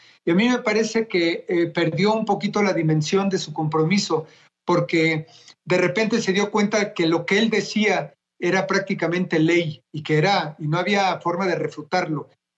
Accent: Mexico; yo, como muchos mexicanos, millones de mexicanos

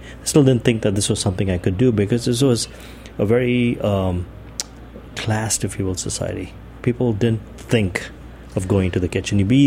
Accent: India; Growing up in India was actually pretty interesting. Most people don't, when they hear me speak, they say you speak English very well. I spoke only English growing up. I went to school in English. We were six kids.

